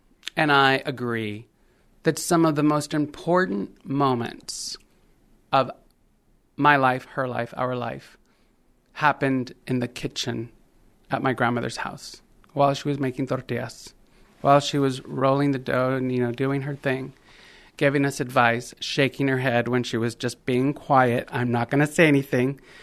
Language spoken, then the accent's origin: English; San Antonio, Texas, United States; I'm from San Antonio. I will never not be from San Antonio. And so every bit of my work is peppered with those references, that background history that I have.